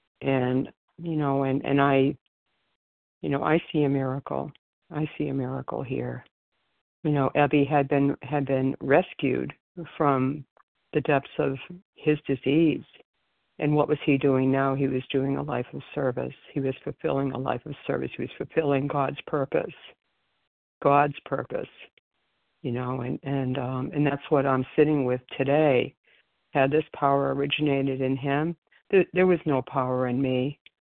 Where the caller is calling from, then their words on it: Florida, United States; I'm calling from Florida this morning.